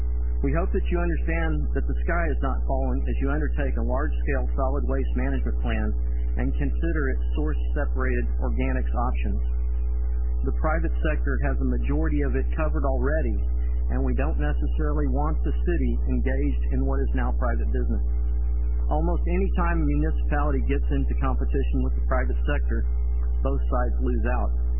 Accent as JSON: {"language": "English", "town": "Dallas", "region": "Texas", "country": "United States", "tie": "born or raised there", "said": "My family and I live at 4422 North Crest Road. I was born in Dallas and lived here almost 50 years."}